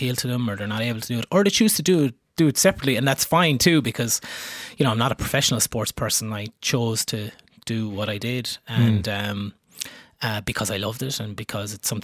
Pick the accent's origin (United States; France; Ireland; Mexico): Ireland; Kilkenny, Leinster; growing up in Kilkenny in the 1990s, like, how lucky were we to be exposed to such brilliant players?